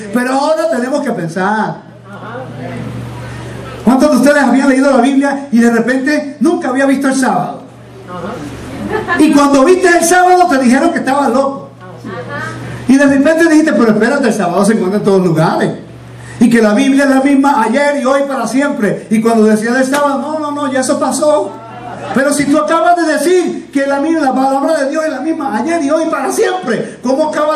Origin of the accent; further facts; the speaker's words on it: California, United States; also born or lived in Puerto Rico / Venezuela; Yo nací en Puerto Rico, por cierto. Me crié en California. Y ahora vivo aquí.